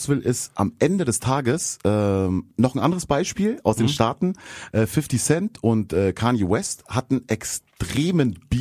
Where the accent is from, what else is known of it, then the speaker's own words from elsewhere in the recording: Munich, Bavaria, Germany; Sogar in meiner Heimatstadt in München war das.